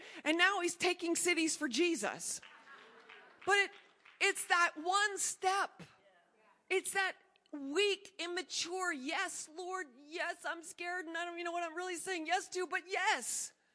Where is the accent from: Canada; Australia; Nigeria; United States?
Canada; but I'm a Canadian, so I can't vote anyways.